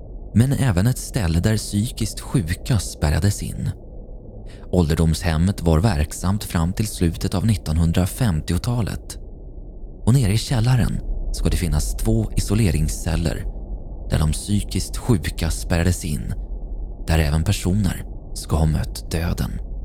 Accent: Hemse, Gotland, Sweden; När jag växte upp i Hemse socken på Gotland

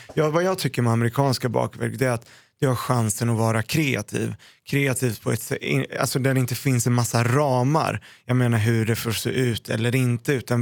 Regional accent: Sweden; Ibland, skulle jag säga så här, jag är svensk.

